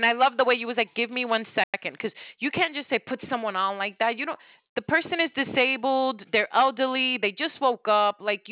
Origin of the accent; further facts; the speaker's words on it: New York, United States; I'm a community person … born and raised in New York. I'm for the people, and we're going to get this.